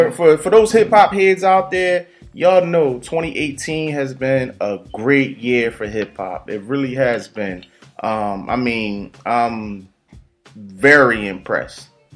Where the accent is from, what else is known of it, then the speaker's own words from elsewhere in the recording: Philadelphia, Pennsylvania, United States; We both born and raised in Philly.